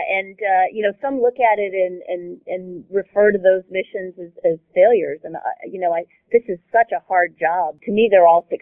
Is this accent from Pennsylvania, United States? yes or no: no; Chicago, Illinois, United States; now in California, United States; I grew up in the Chicago area.